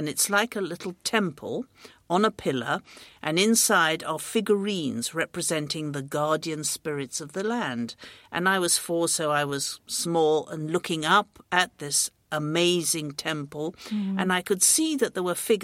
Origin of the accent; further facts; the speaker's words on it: San Francisco, California, United States; born there; I was born in San Francisco in 1949, long time ago, and I lived in seven countries before the age of 15.